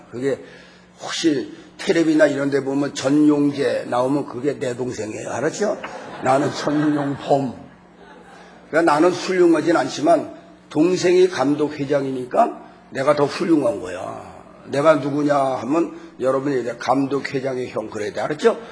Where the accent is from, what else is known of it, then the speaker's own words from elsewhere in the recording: Wonsan, Kangwon, North Korea; 저희가 고향이 원산인데, 원산서 강원도, 강원도가 이북 강원도, 그 다음에 이남 강원도도 있어요.